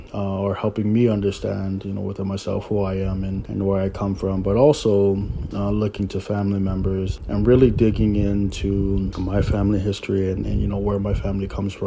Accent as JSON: {"language": "English", "region": "Florida", "country": "United States", "tie": "born or raised there", "said": "being someone Tongan and growing up in, you know, the mainland, growing up in Florida"}